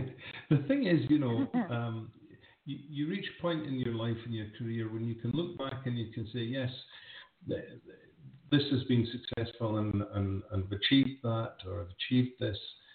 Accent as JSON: {"language": "English", "region": "Scotland", "country": "United Kingdom", "moved": "as an adult", "said": "because at that point I'd moved from Scotland to France. I was living in France, and I'm looking back at my home country, Scotland, with a sense of perspective and distance"}